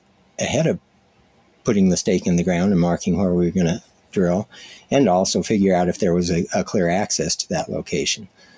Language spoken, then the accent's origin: English; Colorado, United States; also born or lived in New Mexico; I grew up in Colorado and ended up in Tohatchee